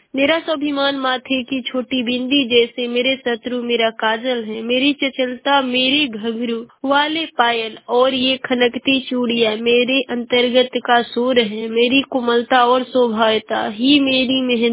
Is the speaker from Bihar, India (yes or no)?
no; Ballia, Uttar Pradesh, India; और मैं बलिया जिले की निवासी हूँ।